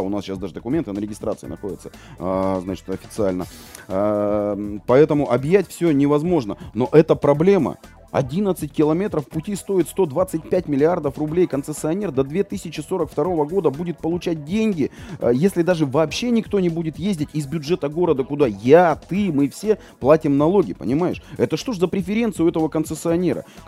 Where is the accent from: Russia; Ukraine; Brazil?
Russia; Yekaterinburg, Sverdlovsk Oblast; я родился, вырос в Екатеринбурге, я прекрасно помню манеру общения, разговоры.